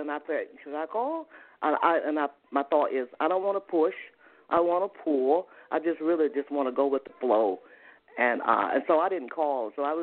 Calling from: Atlanta, Georgia, United States; I'm calling from Atlanta.

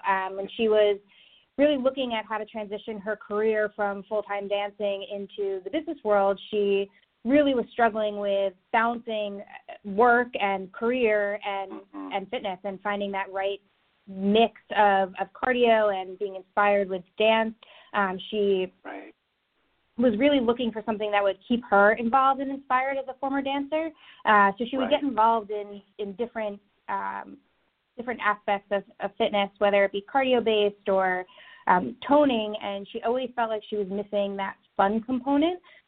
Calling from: California, United States; I am calling from sunny California today.

